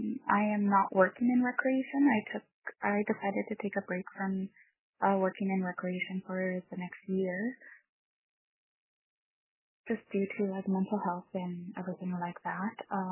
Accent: Behchoko, Northwest Territories, Canada; I am from Beshiko, Northwest Territories.

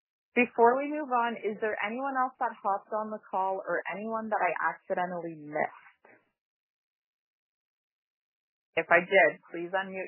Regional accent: Yellowknife, Northwest Territories, Canada; I'm from Yellowknife.

